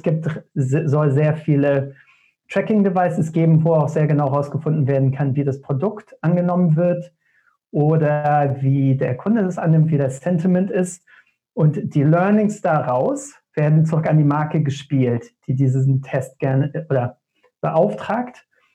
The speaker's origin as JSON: {"language": "German", "town": "Lüneburg", "region": "Lower Saxony", "country": "Germany", "said": "irgendwo in der Lüneburger Innenstadt, wo ich herkomme"}